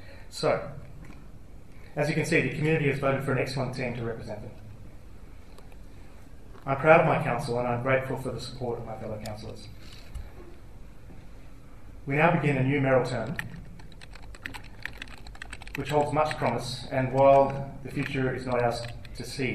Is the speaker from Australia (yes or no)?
yes; Williamstown, Victoria, Australia; I grew up in Williamstown and now live there again.